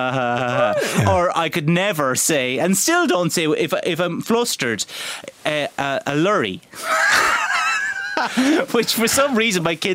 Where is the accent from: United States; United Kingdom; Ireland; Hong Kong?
Ireland; Cork, County Cork; We're drinking Barry's tea and just thinking, God, if I can't leave here anymore without saying I'm from Cork.